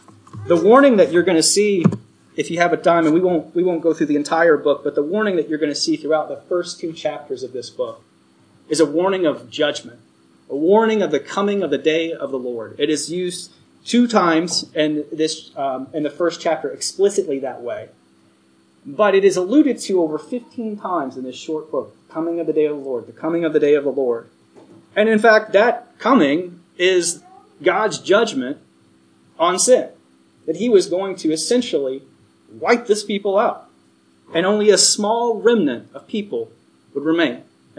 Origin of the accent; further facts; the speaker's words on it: Kentucky, United States; I'm from Kentucky. Bear with me. Maybe I'm not saying it correctly